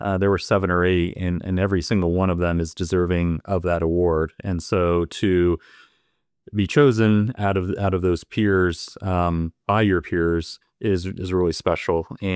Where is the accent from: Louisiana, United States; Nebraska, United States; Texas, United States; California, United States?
Nebraska, United States; Papillion; So I'm originally from Papillion, Nebraska, which is a suburb of Omaha